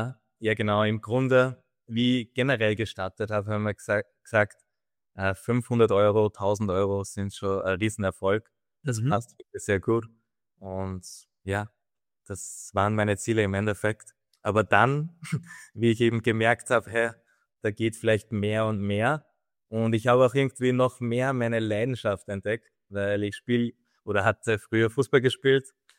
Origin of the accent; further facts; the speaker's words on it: Austria; bin aus Österreich